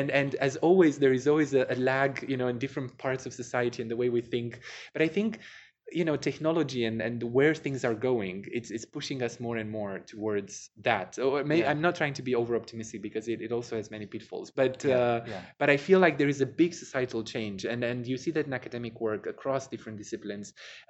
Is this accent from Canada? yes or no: no; Romania; English is a second language; also born or lived in United Kingdom / Denmark; now in Switzerland; I grew up in Romania, but I studied in the UK, I worked in Denmark, now in Switzerland.